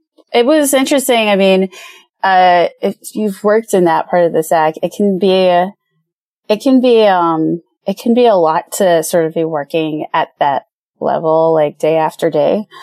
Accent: Jamaica; now in United States; I'm in Illinois and as I said, I'm from Jamaica and I was pretty much done with the winter.

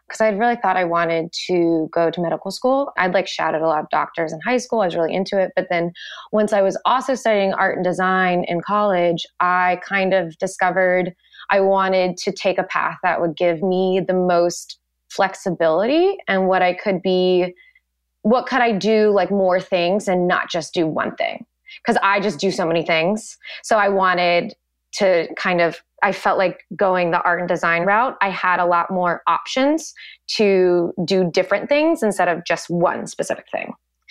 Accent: Virginia Beach, Virginia, United States; So I grew up at the beach in Virginia Beach. Lived there my whole life, and I then went to college in Virginia.

